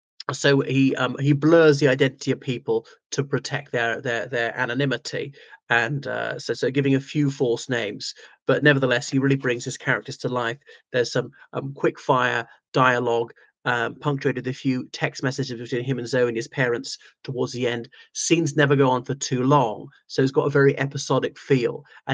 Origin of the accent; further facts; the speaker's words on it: Ireland; from Ireland.